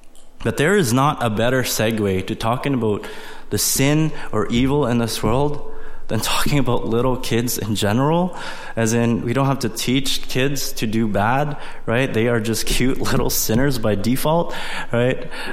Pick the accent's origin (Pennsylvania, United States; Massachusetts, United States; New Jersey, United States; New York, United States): Pennsylvania, United States; now in Nipawin, Canada; Some of you are like, you're from PA, you're not from Nipawin, whatever.